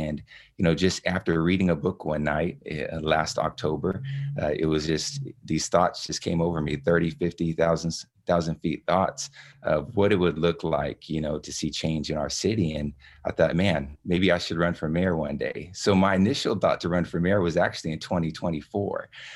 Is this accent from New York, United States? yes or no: no; Stockton, California, United States; Sure. Well, my background, I grew up here in Stockton, and I joined the Marine Corps when I was 20 years old.